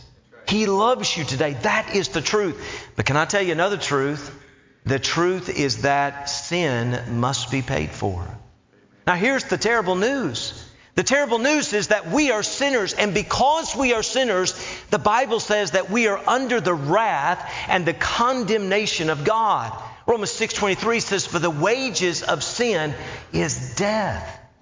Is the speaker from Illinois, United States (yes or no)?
no; Knoxville, Tennessee, United States; I grew up in Knoxville, Tennessee. I'm so thankful for my parents. They took me to church.